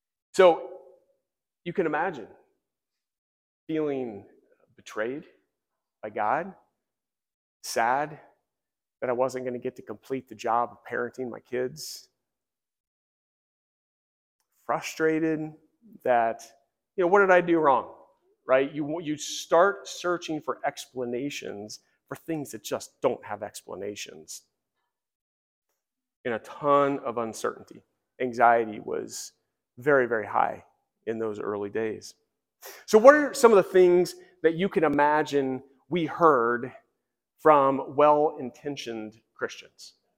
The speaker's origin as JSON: {"language": "English", "town": "Westerville", "region": "Ohio", "country": "United States", "tie": "born or raised there", "said": "So I grew up here in Westerville, and interestingly enough, Ann is here today, and we went to Westerville South together in the late 80s."}